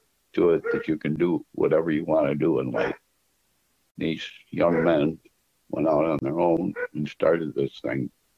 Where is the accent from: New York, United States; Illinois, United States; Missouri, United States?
New York, United States; Elba; I was originally from Elba.